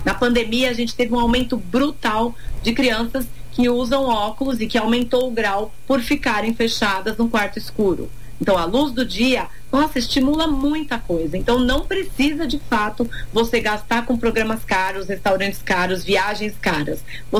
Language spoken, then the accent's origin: Portuguese; Brazil; A gente aqui, como brasileiro, a gente tem muito medo de inverno, né?